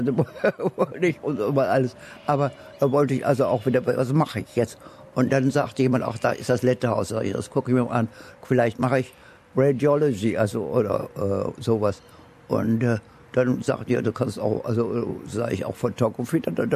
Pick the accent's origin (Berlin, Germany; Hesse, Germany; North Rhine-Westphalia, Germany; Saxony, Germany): Berlin, Germany; Ich komme aus Berlin, ich bin in Berlin geboren